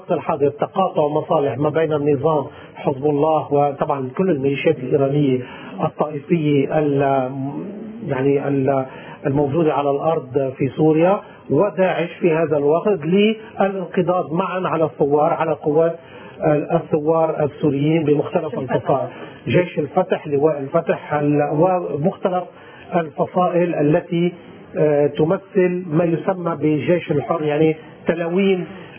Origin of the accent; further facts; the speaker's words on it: Lebanon; نحن كمواطنين لبنانيين